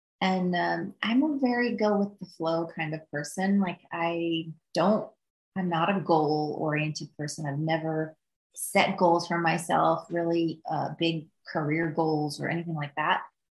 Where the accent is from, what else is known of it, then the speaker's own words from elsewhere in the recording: Midwest, United States; I'm from the Midwest. I go out, I don't wear hair and makeup and look fancy.